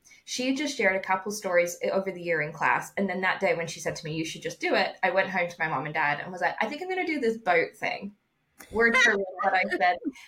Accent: Vancouver, British Columbia, Canada; I was at the Art Institute of Vancouver, so I grew up in Vancouver, Canada.

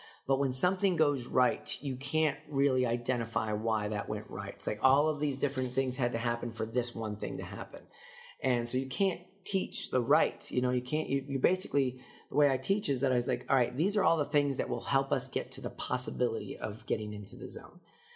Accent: Illinois, United States; growing up outside of Chicago and in this weather, my persona is a lot like Chicago weather.

